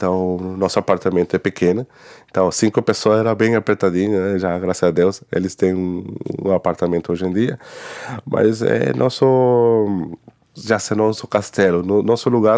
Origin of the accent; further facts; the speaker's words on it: Venezuela; sou da Venezuela e tenho 35 anos.